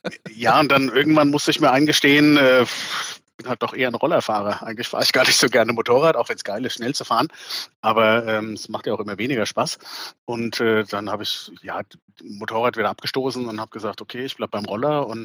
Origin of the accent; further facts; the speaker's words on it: Frankfurt, Hesse, Germany; Vielleicht liegt es daran, dass ich hier geboren bin in Frankfurt und aufgewachsen bin